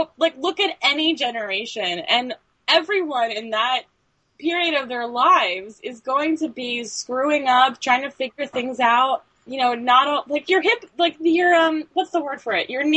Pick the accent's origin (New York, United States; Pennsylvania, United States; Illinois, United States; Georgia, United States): Pennsylvania, United States; Yeah, I grew up in Chester County, which is like on the border of Amish country.